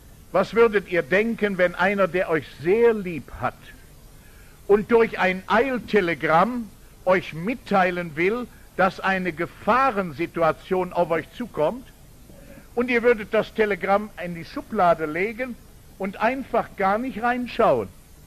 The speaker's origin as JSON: {"language": "German", "region": "Rhineland", "country": "Germany", "said": "Was hatte ich als Rheinländer für eine Ahnung vom Oktoberfest in München?"}